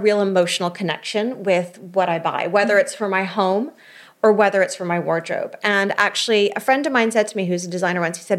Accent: London, United Kingdom; also born or lived in United States; I am American. I was born in the States. I grew up in London, then went back to Georgetown and started off my career in New York and then moved back again.

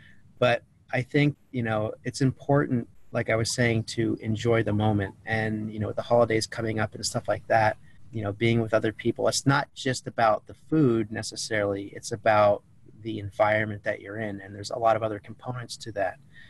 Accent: Washington, United States; also born or lived in California / Las Vegas; now in Phoenix, United States; So I'm originally from a small town north of Seattle, Washington. I lived all along the West Coast, pretty much California. I lived in Las Vegas for a while, but I am currently in Phoenix, Arizona.

